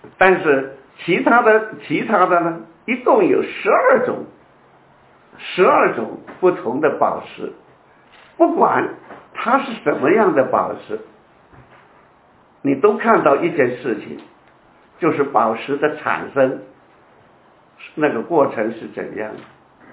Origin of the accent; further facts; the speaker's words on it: China; 我想我们中国人年纪轻的也许不大知道了